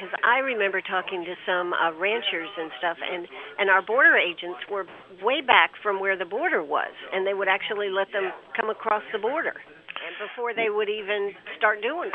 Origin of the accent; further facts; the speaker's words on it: South Carolina, United States; I'm from South Carolina, honey.